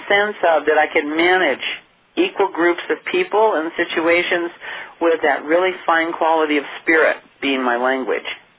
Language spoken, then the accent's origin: English; Santa Paula, California, United States; I grew up in Santa Paula, California, Gail, where the highest paid person was an oil driller, rigger.